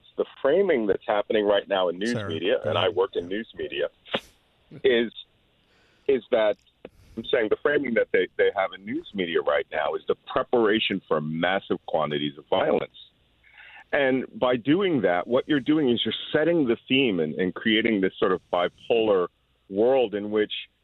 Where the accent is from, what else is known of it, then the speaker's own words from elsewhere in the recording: Philadelphia, Pennsylvania, United States; I'm from Philadelphia. I've seen a Super Bowl victory parade in my city.